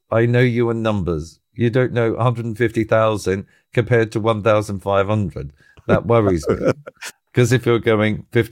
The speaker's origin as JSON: {"language": "English", "country": "Australia", "said": "probably because I'm from Australia, I like the rugby and the cricket."}